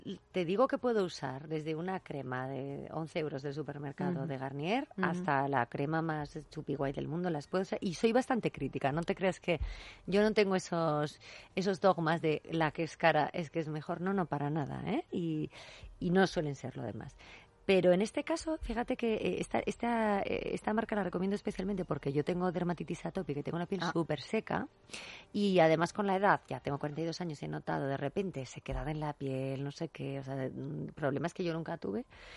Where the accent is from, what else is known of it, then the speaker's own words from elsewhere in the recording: Vitoria, Basque Country, Spain; son de mi tierra, yo soy de Vitoria, y en Vitoria hay una marca de cosmética modernísima que compite internacionalmente con las mejores marcas